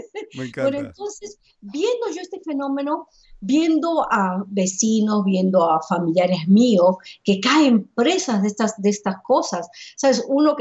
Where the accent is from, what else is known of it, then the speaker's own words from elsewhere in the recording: Peru; born there; Yo nací en Perú.